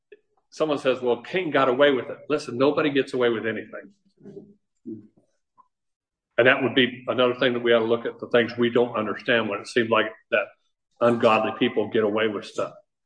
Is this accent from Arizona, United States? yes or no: yes; Arizona, United States; when I grew up here in Arizona, fifth grade, I started chopping cotton.